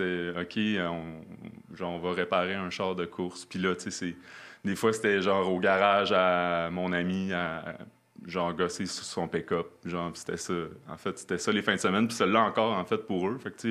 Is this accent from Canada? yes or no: yes; Saint-Hyacinthe, Quebec, Canada; Moi, je viens de Saint-Hyacinthe, puis, tu sais, des fins de semaine motocross avec les amis